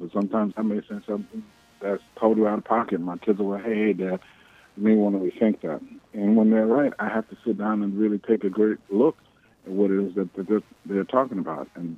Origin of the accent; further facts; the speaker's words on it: New Orleans, Louisiana, United States; Well, you know, New Orleans, life here for me has been great. I mean, this is my hometown. I've loved it for a number of years. I moved back here in 1995